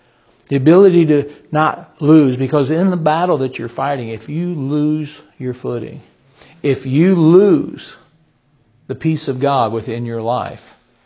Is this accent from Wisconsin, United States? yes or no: yes; Wisconsin, United States; Well, we're from Wisconsin, so maybe you would do that.